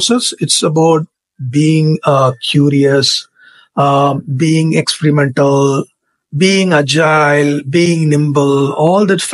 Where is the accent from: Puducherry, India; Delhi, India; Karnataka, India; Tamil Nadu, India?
Tamil Nadu, India; Chennai; when we decided to go back to India, that's mm-hmm. my hometown is Chennai.